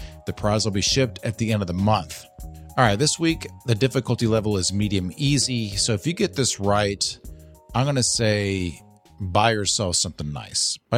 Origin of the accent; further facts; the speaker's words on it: Mount Juliet, Tennessee, United States; Which, growing up in Mount Juliet, Tennessee, we had to, that was a part of our health class.